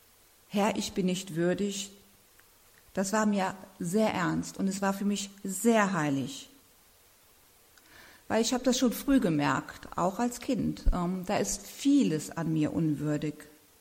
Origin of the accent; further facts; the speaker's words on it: Düsseldorf, North Rhine-Westphalia, Germany; born there; In Düsseldorf, wo ich geboren bin, ging ich erst in den Kindergottesdienst von der evangelischen Kirche, weil wir evangelisch waren. Und dann sind wir umgezogen in ein kleines Dorf und da gab es keine Evangelischen. Das war katholisch. Und zwar nur katholisch.